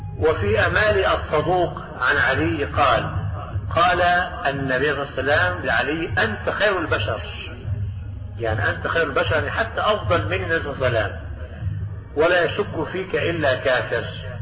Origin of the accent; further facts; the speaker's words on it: Egypt; وعندنا في مصر